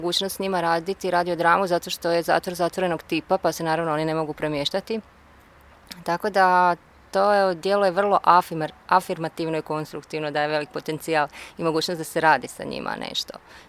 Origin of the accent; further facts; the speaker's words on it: Osijek, Osijek-Baranja County, Croatia; iz Osijeka sam